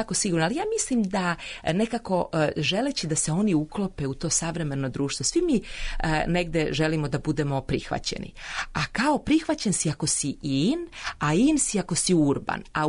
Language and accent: Serbian; Serbia; accent: standard Serbian; to je književni srpski jezik.